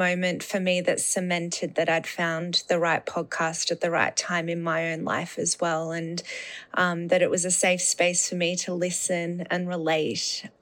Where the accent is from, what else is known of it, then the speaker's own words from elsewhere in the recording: Melbourne, Victoria, Australia; I'm from Melbourne, Australia.